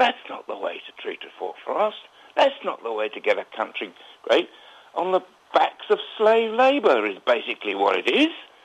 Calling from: Leinster, Ireland; from Meath.

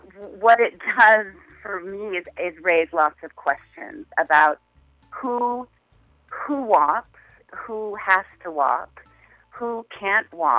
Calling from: Phoenix, Arizona, United States; I'm calling from Phoenix, Arizona.

